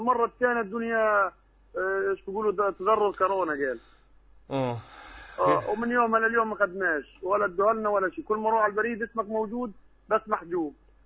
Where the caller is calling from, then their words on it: Gaza, Gaza Strip, Palestine; الشجاعية.